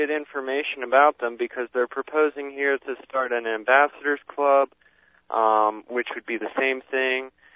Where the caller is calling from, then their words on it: Bisbee, Arizona, United States; I'm calling from Bisbee, Arizona